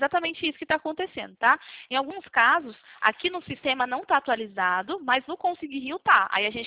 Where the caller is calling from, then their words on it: São Paulo, Brazil; eu falo do interior de São Paulo